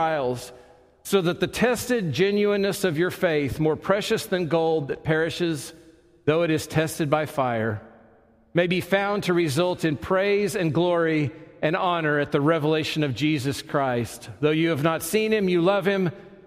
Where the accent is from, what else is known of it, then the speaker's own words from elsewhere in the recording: Oklahoma City, Oklahoma, United States; it was the church that was the church I grew up in Oklahoma City.